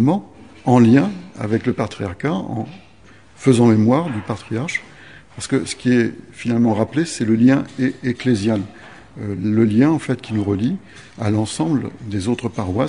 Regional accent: France; Moi je suis français, je ne suis pas russe, je ne suis pas russophile

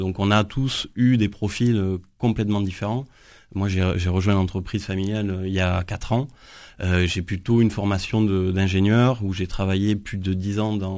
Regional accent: Occitanie, France; on est originaire de l'Aveyron et on avait, même au-delà de mes grands-parents, cette culture hôtelière.

